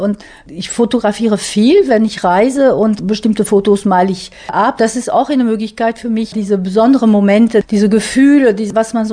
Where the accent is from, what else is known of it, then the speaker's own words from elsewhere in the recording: France; Ich liebe auch Impressionismus, das ist auch meine Wiege, muss ich sagen, als Französin.